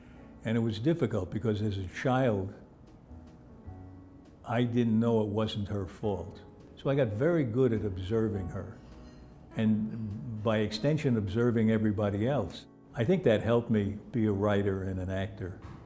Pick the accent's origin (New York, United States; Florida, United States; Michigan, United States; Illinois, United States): New York, United States; born there; I was born in New York.